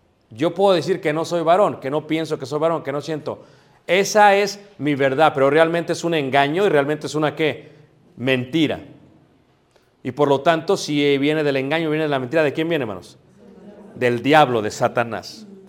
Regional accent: Mexico; Yo soy latino, mestizo, soy mexicano. No la puedo rechazar. Yo soy de 48 años

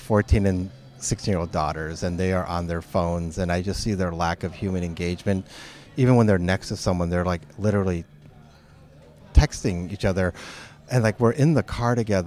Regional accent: Chicago, Illinois, United States; also born or lived in California / New York / Toronto / England; So I grew up in Chicago, but I've lived in California, New York, Toronto, England, and now I live in Southern California.

